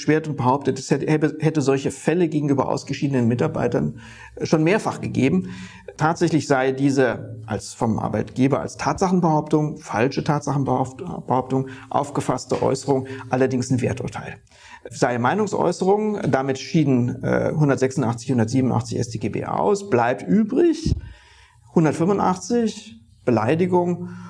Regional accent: Rhineland-Palatinate, Germany; Ich bin ein großer Verfechter der Mundart. Ich komme aus der Pfalz und könnte auch ganz anders hier reden.

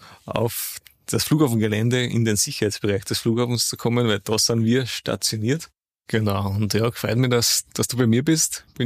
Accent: Kirchschlag, Austria; Der war Ortsstellenleiter da in Kirchschlag in meinem Heimatort.

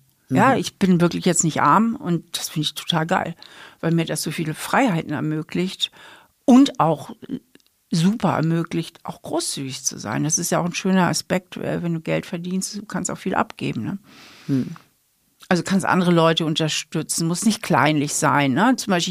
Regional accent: Hamburg, Germany; now in Trier, Germany; bin ja aber hier auch in Trier geblieben. Ich bin ja hier wahlbeheimatet. Ich komme ja eigentlich aus Hamburg und bin hier nach dem Studium geblieben und bin hier eigentlich ewig hängen geblieben.

